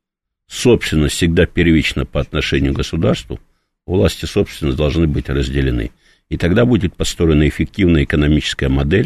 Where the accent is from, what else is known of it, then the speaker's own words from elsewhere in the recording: Siberia, Russia; Уж простите меня, я сибиряк